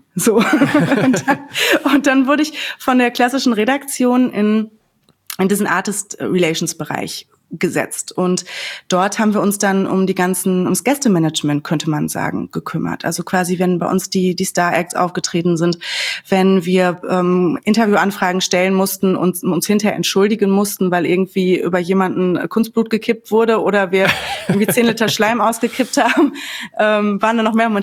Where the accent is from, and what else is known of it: North Rhine-Westphalia, Germany